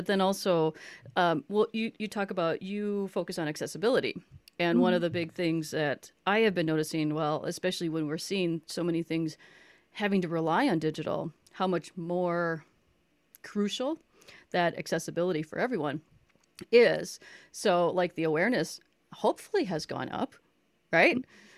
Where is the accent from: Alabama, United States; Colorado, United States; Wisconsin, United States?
Wisconsin, United States; Milwaukee; I'm from Milwaukee, so I totally understand this.